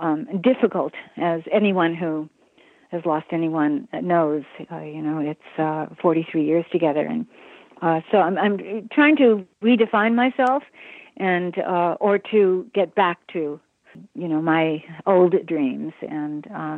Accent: Michigan, United States; because I was raised in Michigan, and that's the Midwest, but, close enough to New York.

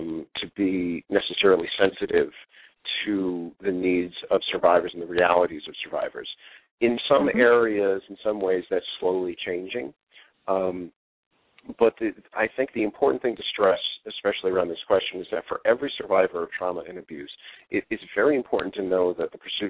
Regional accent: New Jersey, United States; you know, I grew up in New Jersey

